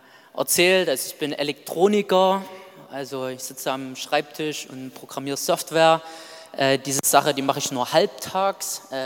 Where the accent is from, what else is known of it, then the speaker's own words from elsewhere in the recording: Mildenau, Saxony, Germany; ich komme aus Mildenau, ist ein kleiner Dorf, kleiner Ort in der Nähe von Annaberg.